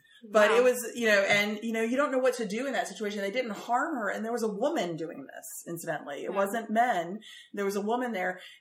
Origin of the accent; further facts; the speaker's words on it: United States; And as an American, I just don't, we're just not used